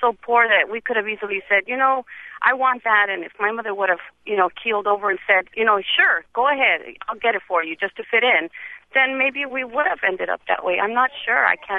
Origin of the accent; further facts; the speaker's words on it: East Los Angeles, California, United States; I grew up in East Los Angeles. It was a neighborhood called Happy Valley, which was, had its own gangs.